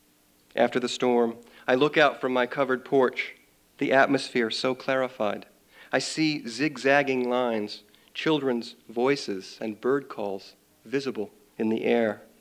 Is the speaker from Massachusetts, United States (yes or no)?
no; Tempe, Arizona, United States; also born or lived in Mesa; now in Tucson, United States; I ended up born in Mesa and growing up in Tempe, which was fine, I suppose. But I have always loved Tucson.